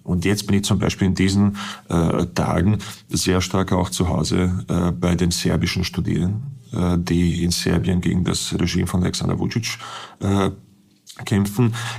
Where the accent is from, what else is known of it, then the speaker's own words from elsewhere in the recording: Bosnia & Herzegovina; German is a second language; now in Austria; Ich bin sicherlich in Österreich angekommen. Das ist meine zweite Heimat. Deutsch ist meine zweite Sprache. Meine Kinder sind in Österreich auf die Welt gekommen, sehen Österreich absolut als die erste Heimat. Also für sie ist Bosnien eine weit entfernte zweite Heimat.